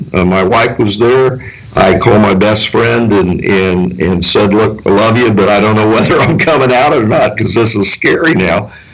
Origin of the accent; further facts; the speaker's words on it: Kansas, United States; now in Phoenix, United States; I was born and raised in Kansas on a small farm, and I now live in Phoenix, Arizona.